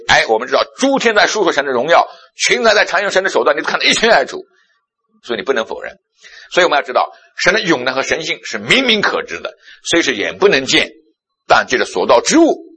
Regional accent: China; 这个对背出来对我们中国人传福音特别有用

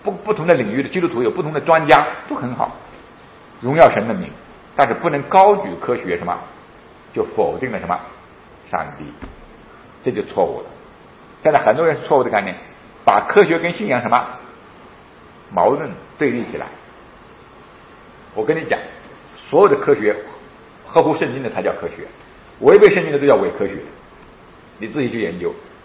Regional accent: China; 还有我们中国人有很多节气

